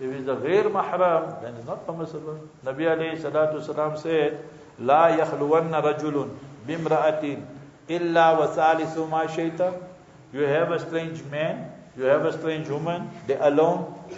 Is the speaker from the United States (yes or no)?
no; South Africa; So I say, brother, how are you? I'm from South Africa. I speak a little bit Afrikaans also.